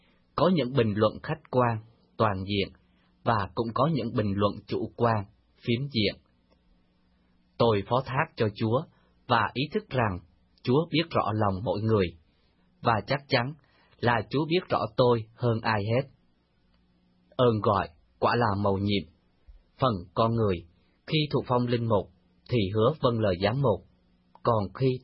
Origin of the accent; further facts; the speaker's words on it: South Vietnam, Vietnam; also born or lived in Sơn Tây; 1944, tôi được sinh ra tại tỉnh Sơn Tây, giáo phận Hưng Hóa, miền Bắc. Lúc 10 tuổi, đi với bố mẹ vào miền Nam. Khi đã 59 tuổi, từ giáo phận Cần Thơ, miền Cực Nam, được bổ nhiệm ra làm giám mục giáo phận Hưng Hóa, miền Cực Bắc.